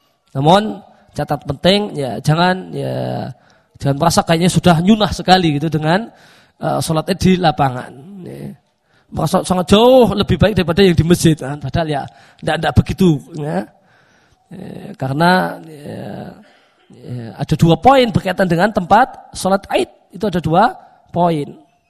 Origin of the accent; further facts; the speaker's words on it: Lampung, Indonesia; Kalau kayak kampung saya di Lampung itu, mungkin 5 tahun yang lewat itu memenuhi kriteria ini.